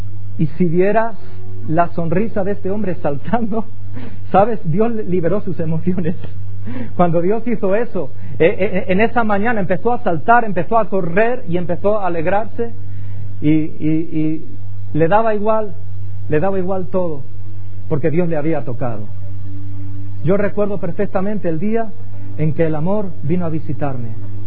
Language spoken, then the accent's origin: Spanish; Ciudad Real, Castilla-La Mancha, Spain; born there; Y estábamos allí en Ciudad Real, donde yo nací